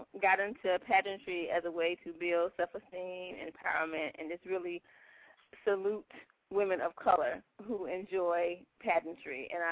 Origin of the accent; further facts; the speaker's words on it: Macon, Georgia, United States; I'm from Macon, Georgia.